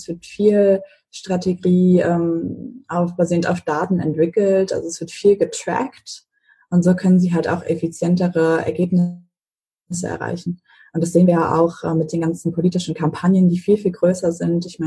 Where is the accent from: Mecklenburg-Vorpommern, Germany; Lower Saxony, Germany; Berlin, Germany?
Mecklenburg-Vorpommern, Germany; Also ich komme ursprünglich aus Mecklenburg